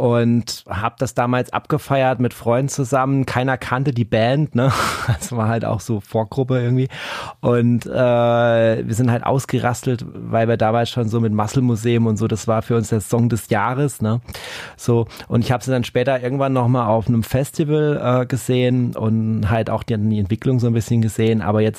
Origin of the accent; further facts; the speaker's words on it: Karlsruhe, Baden-Württemberg, Germany; Ich bin aus Karlsruhe, Stuttgart, fährst halt dahin